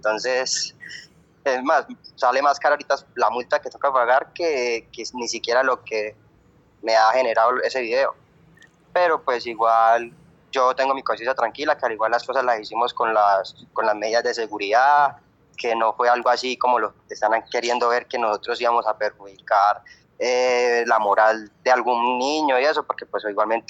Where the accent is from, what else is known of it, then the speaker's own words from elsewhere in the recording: Bucaramanga, Santander, Colombia; Yo también soy de acá de Bucaramanga.